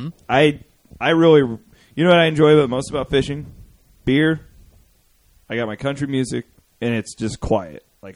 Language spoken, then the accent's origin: English; Iowa, United States; I am from Southwest Iowa. Everybody hunts.